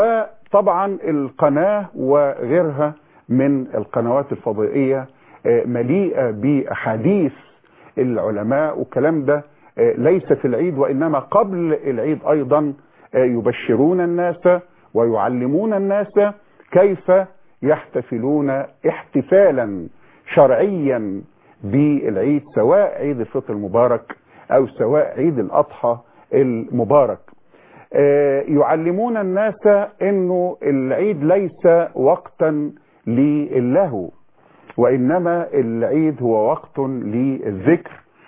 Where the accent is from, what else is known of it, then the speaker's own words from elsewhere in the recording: Egypt; أن يحفظ بلدنا مصر من كل سوء